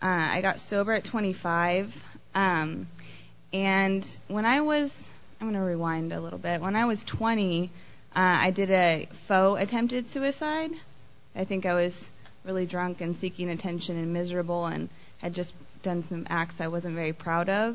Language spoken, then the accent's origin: English; Sacramento, California, United States; I grew up in Sacramento in a very loving household